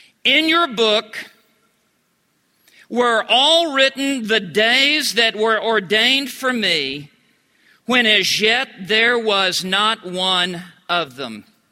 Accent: Memphis, Tennessee, United States; I grew up in Memphis, Tennessee. I went out to West Texas, to Texas Tech, to go to college.

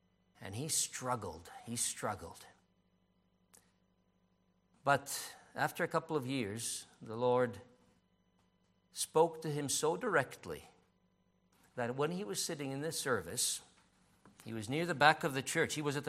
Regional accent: Canada; moved away as an adult; now in Czech Republic; So I spent most of my life in Canada. I grew up in Canada. And then in 2008, we returned to the Czech Republic. But to me, that was a foreign land. Yes, I knew the land, but I spent my whole life in Canada.

